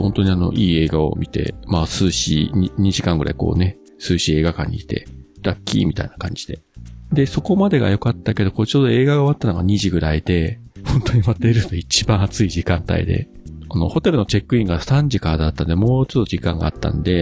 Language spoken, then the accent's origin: Japanese; Kitakyushu, Fukuoka, Japan; こちらの地元の北九州